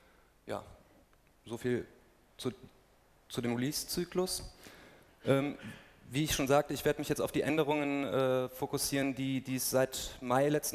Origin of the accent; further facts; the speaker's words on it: Bonn, North Rhine-Westphalia, Germany; ich bin gebürtiger Bonner, das heißt, diese Konferenz ist im Grunde ein Heimspiel auch für mich.